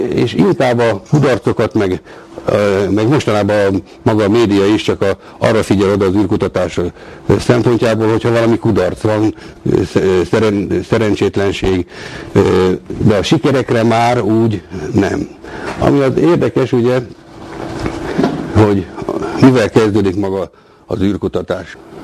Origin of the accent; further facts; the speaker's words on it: Kiskunfélegyháza, Bács-Kiskun, Hungary; Én 49-ben Kiskunfélegyházán születtem.